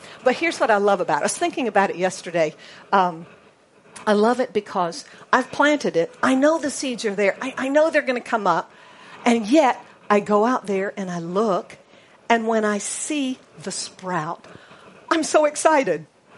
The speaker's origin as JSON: {"language": "English", "country": "United States", "said": "But since I'm American, I'm going to say basil, okay?"}